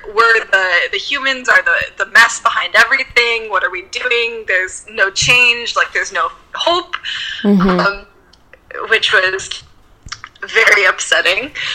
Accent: Michigan, United States; And going to those places and being like, oh, I'm from Michigan, and hearing people's responses.

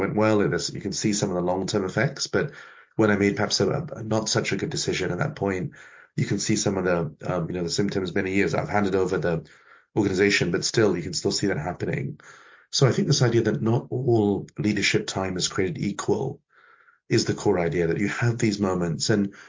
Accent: India; I'm Indian, and so this idea of karma is what is a strong idea.

